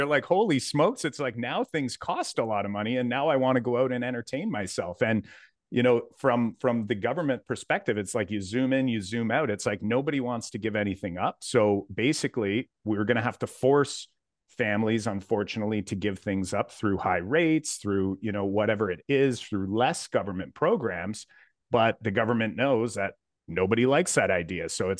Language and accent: English; Canada; personally, as a Canadian, I don't really want to give anything up either